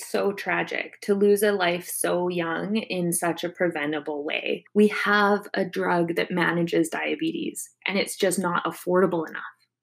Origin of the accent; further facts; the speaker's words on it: Canada; As a Canadian, I'm very privileged in that way.